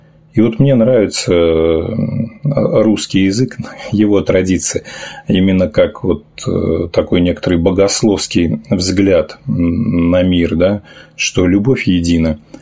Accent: Saint Petersburg, Russia; я вот из Санкт-Петербурга

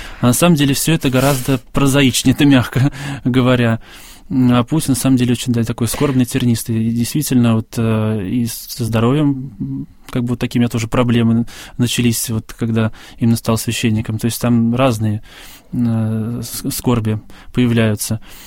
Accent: Zarechye, Moscow Oblast, Russia; я 2,5 года, почти 3 года был певчим в домовом храме поселка Заречье, где вот я родился и вырос в Одинцовском районе.

